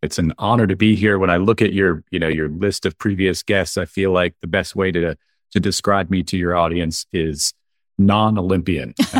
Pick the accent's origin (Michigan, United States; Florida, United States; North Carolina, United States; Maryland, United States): Florida, United States; Tampa; I'm from the Tampa Bay area in Florida, and I used to write letters to the general manager of the Buccaneers to tell him my ideas.